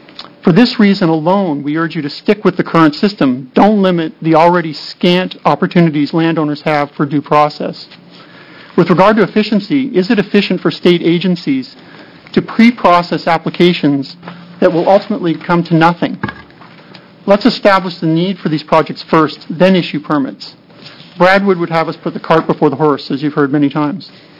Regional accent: Oregon, United States; I'm from Clatsop County.

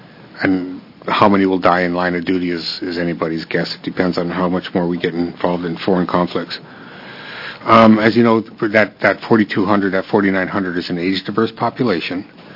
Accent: North Dakota, United States; I was born and raised in North Dakota

